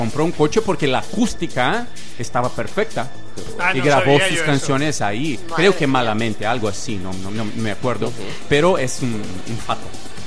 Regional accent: Brazil; Spanish is a second language; Yo soy de Brasil. En Brasil hay muchas ferias así bonitas también.

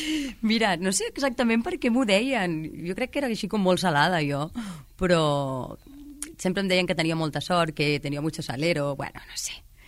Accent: El Prat de Llobregat, Catalonia, Spain; perquè sóc del Prat i perquè, com estava tan interessada en el teatre i tenia algunes amigues que anaven

